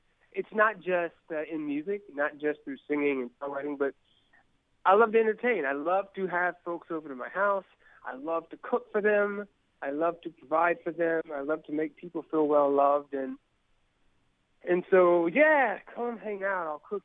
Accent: Huntington, West Virginia, United States; No, I was born and raised in Huntington. I've spent a lot of time in Huntington.

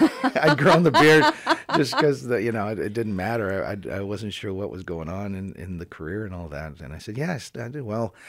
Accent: Seattle, Washington, United States; I grew up in Seattle, which is kind of a theater town.

